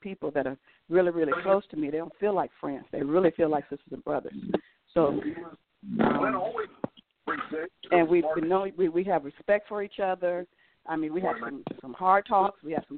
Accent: Chicago, Illinois, United States; now in Atlanta, United States; Well, I'm originally from Chicago. I live in Atlanta now, and I've been there for almost 30 years, but I do go home a lot.

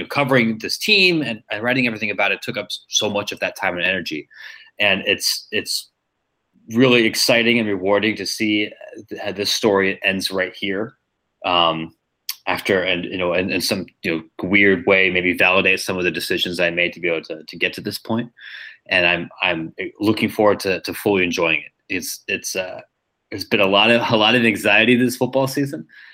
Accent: Granville, Ohio, United States; I'm from Granville, and so I'm predisposed to dislike New Albany.

